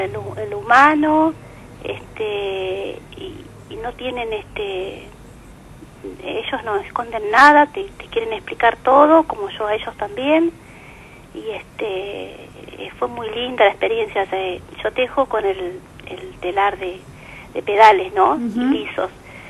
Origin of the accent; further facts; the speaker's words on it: Uruguay; yo soy uruguaya.